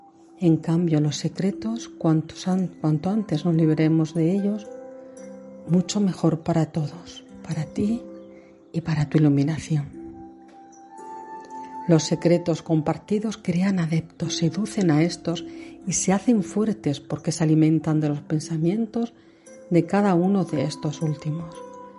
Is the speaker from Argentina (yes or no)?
no; Murcia, Region of Murcia, Spain; Empezamos, como no, en la ciudad de Murcia, desde la que se graba el programa. Yo soy de Murcia también.